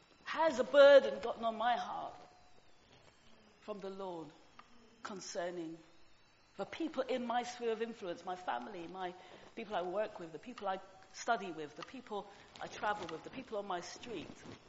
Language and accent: English; Lewisham, London, United Kingdom; born there; Well, I was born in Lewisham, worked in Lewisham for a long time